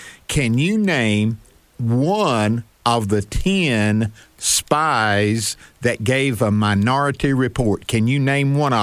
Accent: Mississippi, United States; One of the things that I've loved to do, I'm from Northeast Mississippi

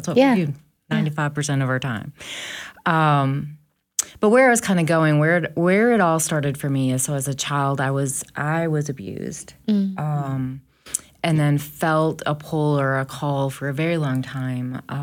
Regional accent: Wisconsin, United States; moved away as an adult; also born or lived in Canada; now in Tupelo, United States; So I'm actually Canadian by birth, but lived as a northerner in Wisconsin

